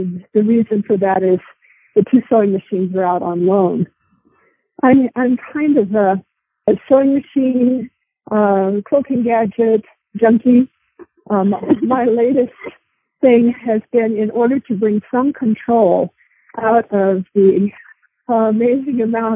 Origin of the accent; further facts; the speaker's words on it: New Mexico, United States; I know we grew up in New Mexico